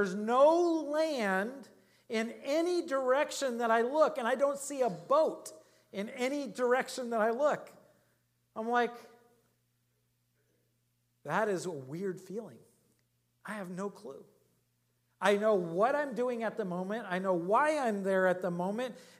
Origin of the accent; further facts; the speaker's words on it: Alaska, United States; I mean, growing up in Alaska, we did a lot of that.